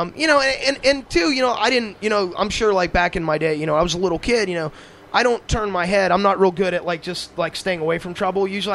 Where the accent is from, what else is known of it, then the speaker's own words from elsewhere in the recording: Long Island, New York, United States; And I grew up in New York, Long Island, where a lot of the hip-hop bands came out of, a little further out on the island than they were.